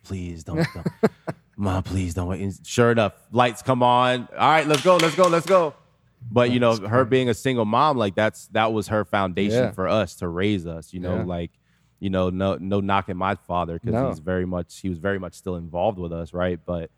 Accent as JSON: {"language": "English", "town": "Miami", "region": "Florida", "country": "United States", "tie": "born or raised there", "moved": "yes", "said": "So when we first got here, it was definitely a huge culture shock because I grew up in Miami. I was at Myrtle Grove Elementary School, which was right in Miami Gardens."}